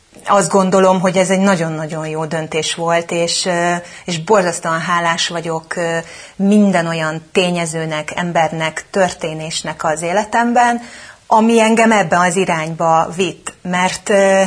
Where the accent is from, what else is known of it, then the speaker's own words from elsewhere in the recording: Szabolcs-Szatmár-Bereg, Hungary; Én egy nagyon kicsi Szabolcs-Szatmár-Bereg megyei faluból származom. Már az is nagy szó volt, hogy onnan én Debrecenbe mentem középiskolába, meg a főiskola